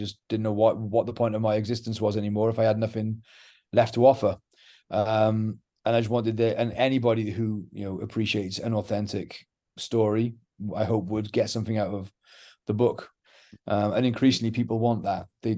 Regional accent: Wales, United Kingdom; I'm a very emotional person as a Welshman.

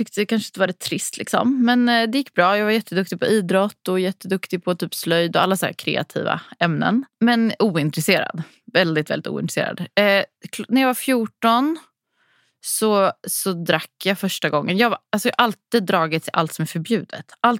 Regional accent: Linköping, Östergötland, Sweden; Ja, sin absoluta början är från Linköping, där jag är uppvuxen.

